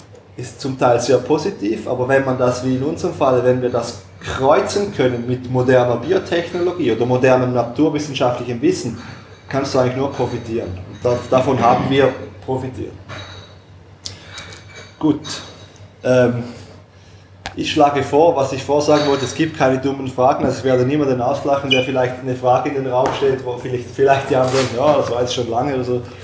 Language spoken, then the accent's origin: German; Switzerland; wir als Schweizer sagen natürlich